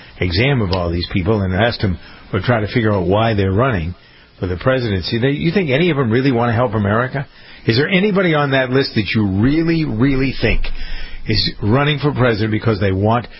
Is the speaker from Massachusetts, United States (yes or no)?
yes; Massachusetts, United States; she's senator from my home state of Massachusetts.